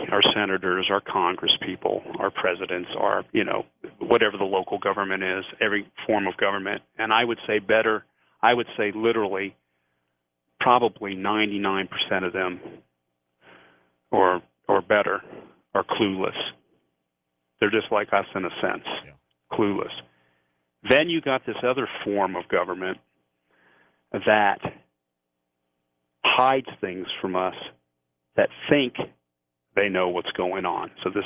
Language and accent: English; United States; I'm an American and I love my country, it's the United States.